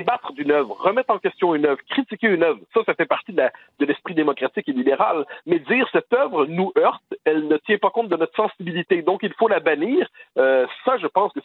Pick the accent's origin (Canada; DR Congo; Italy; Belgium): Canada; Quebec; J'y crois certainement pas chez nous au Québec, je ne crois pas en France.